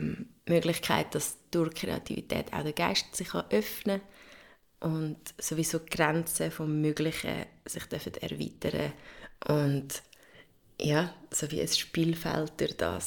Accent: Lucerne, Switzerland; born there; now in Zurich, Switzerland; Ich bin in Luzern geboren, habe aber Zürich als meine Wahlheimat ausgesucht. Bis jetzt 16 Jahre hier in der Stadt.

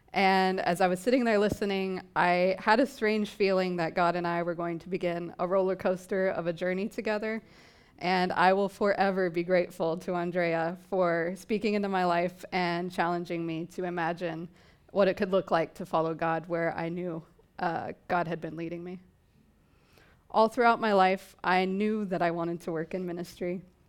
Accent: Oklahoma, United States; I was born and raised in Oklahoma. I was homeschooled, and I lived in a town with a population of only 1,000.

